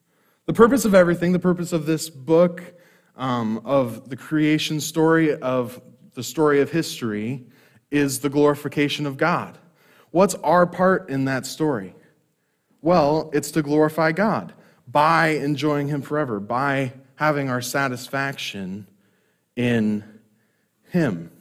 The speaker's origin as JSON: {"language": "English", "town": "Great Falls", "region": "Montana", "country": "United States", "tie": "born or raised there", "said": "I'm from Great Falls, Montana, grew up there, came out here to go to Crown College, met a beautiful girl, married her, and then am now here as a worship pastor at Living Rock."}